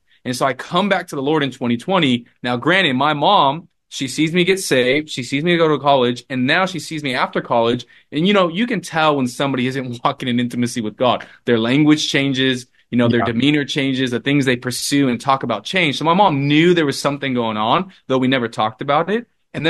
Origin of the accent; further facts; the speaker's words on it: Los Angeles, California, United States; from Los Angeles where I grew up to school in San Diego